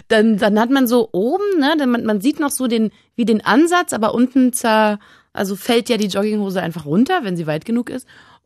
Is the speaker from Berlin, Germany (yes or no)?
yes; Berlin, Germany; Ich komme natürlich aus Berlin